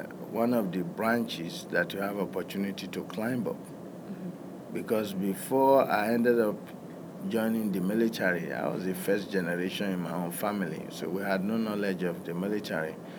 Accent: Nigeria; now in United States; as a Nigerian at the time, I don't even know it's possible.

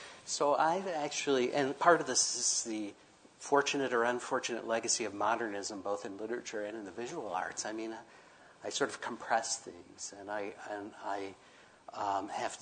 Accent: Memphis, Tennessee, United States; I grew up in Tennessee. You know, a lot of people from Memphis, where I grew up, they would head up to Chicago.

